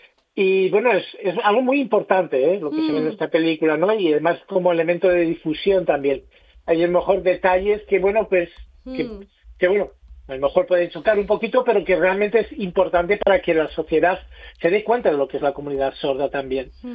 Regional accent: Spain; me han preguntado de qué país eres, ¿no? Que no, que yo soy de aquí, que soy de España, ¿no? Por la voz, por mi acento a la hora de oralizar. Porque yo soy sordo de nacimiento.

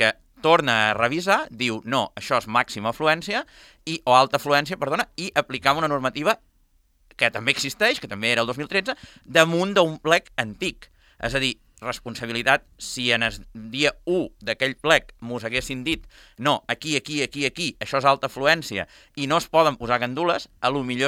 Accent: Formentera, Balearic Islands, Spain; Sí que és veritat que jo, com a formenterer, no aniré a illetes el mes d'agost.

